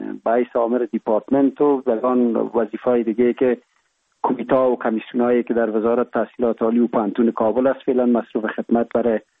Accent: Kohistan, Kapisa, Afghanistan; born there; میگن از افغانستان هستیم، ولی به خاطر از اینکه وضاحت داده باشیم به موضوع، ما متولد سال 1347 ولسوالی سی اول کوهستان ولایت کاپیسا می باشیم و در یک فامیل روشن فکر دیده به جهان گشودیم.

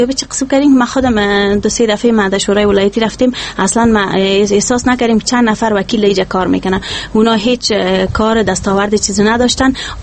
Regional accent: Kabul, Afghanistan; چون از کابل هستم، تولد ما در کابل شده، پدرم از رکاخان است، فامیل ما از یک فامیل روشن فکر هستم

